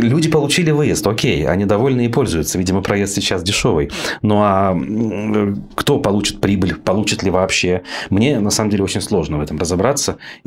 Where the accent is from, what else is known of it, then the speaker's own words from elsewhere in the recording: Ufa, Bashkortostan, Russia; вот на примере той же самой Уфы, откуда я родом